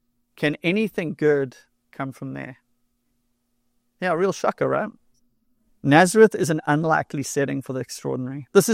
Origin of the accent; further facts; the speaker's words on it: Durban, KwaZulu-Natal, South Africa; I grew up in South Africa. I grew up on the East Coast in a little city called Durban.